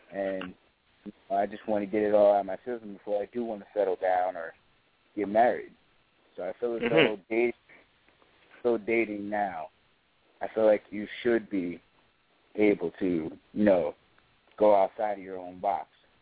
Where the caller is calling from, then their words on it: Fox Plains, New Jersey, United States; I'm calling from Fox Plains, New Jersey.